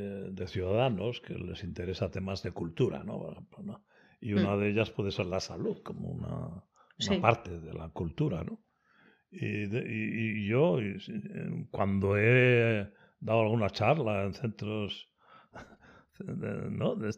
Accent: Mondragón, Basque Country, Spain; yo ya estoy contactando con mi pueblo, yo soy de Mondragón, ¿no? Soy del barrio Arrasate de Mondragón, cosa que no todos los de Mondragón pueden decir, ¿no?

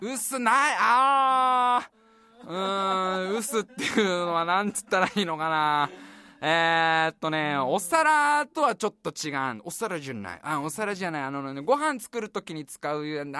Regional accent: Ghana; Japanese is a second language

